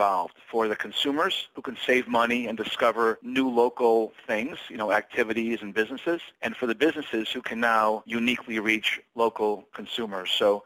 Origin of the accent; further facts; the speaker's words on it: Michigan, United States; now in Chicago, United States; Sure. Well, I grew up in Michigan. I grew up not far from where Benzinga is headquartered. And I obviously went to school in Ann Arbor. And Michigan is home for me.